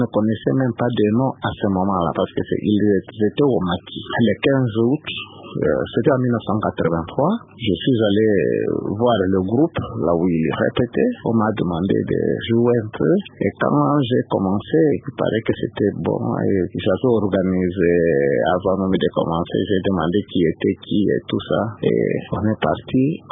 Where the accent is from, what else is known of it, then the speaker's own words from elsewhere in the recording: Kasasi, Kasaï-Oriental, DR Congo; Je suis né au Kasaï oriental, dans le village de Kasasi, un certain le 8 juillet 1950. J'ai fait l'école primaire à Tchofa, l'école secondaire au petit séminaire de Kabinda, les études supérieures à l'ISP de Mbujumaï.